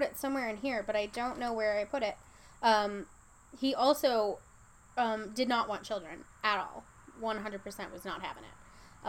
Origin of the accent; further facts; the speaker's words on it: the South, United States; my aunt, I guess maybe because we're from the South, and it's very